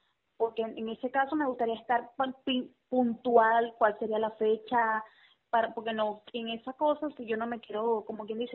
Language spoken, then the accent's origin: Spanish; Miranda, Venezuela; nosotros somos de los Valles del Tuy.